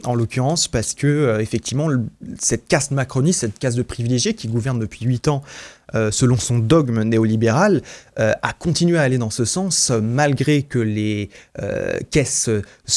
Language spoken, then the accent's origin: French; Gaël, Brittany, France; moi, je suis d'Ille-et-Vilaine, à Gaël.